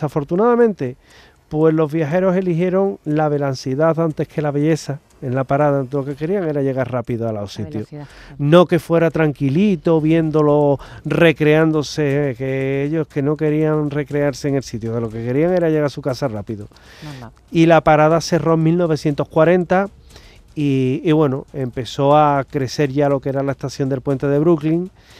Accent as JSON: {"language": "Spanish", "region": "Scotland", "country": "United Kingdom", "second_language": "Spanish", "said": "Pues yo soy de Escocia, entonces un castillo escocés"}